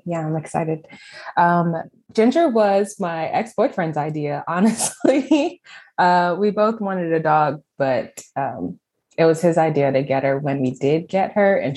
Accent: Connecticut, United States; also born or lived in Philadelphia; Connecticut. We used to live in Philly. That's where we adopted her.

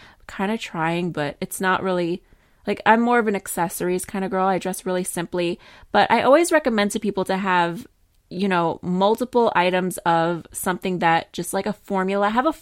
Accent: New York, United States; I'm a New Yorker, okay? And I have a sense of humor.

